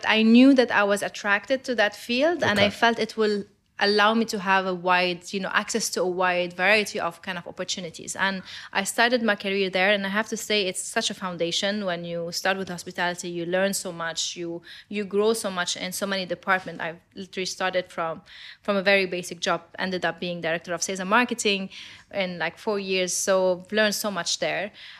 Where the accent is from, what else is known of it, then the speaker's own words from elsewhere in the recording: Lebanon; So I'm Lebanese. I grew up in Lebanon. I studied there. Even my university was there.